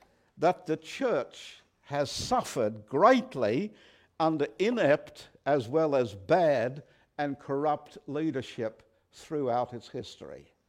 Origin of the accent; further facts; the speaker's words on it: Tasmania, Australia; I well remember as a young boy in my hometown in Tasmania